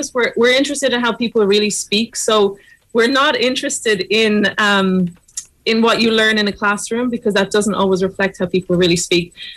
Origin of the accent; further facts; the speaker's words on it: Galway, Connacht, Ireland; now in Beirut, Lebanon; I'm from Galway and I'm an assistant professor of linguistics at the American University of Beirut in Lebanon.